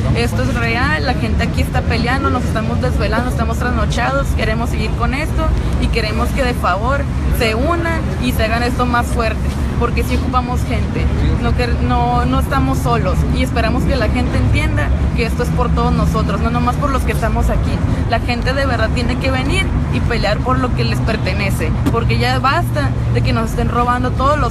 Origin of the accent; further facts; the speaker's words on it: Mexico; a nosotros nos afecta mucho como mexicanos, como ciudadanos y como comunidad.